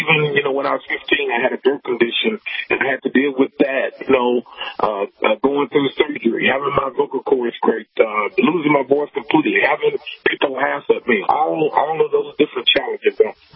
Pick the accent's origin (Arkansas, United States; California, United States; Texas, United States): Arkansas, United States; Little Rock; when I go back home where I grew up in Little Rock, Arkansas